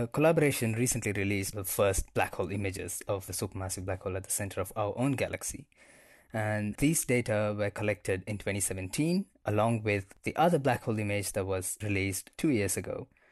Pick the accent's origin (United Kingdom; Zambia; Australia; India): India; moved away as an adult; now in Cape Town, South Africa; I am originally from India.